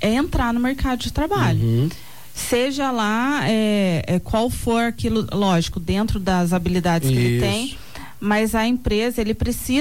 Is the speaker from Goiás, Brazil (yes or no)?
no; Aparecida, São Paulo, Brazil; porque eu sou de Aparecida, então eu sei a realidade lá, né?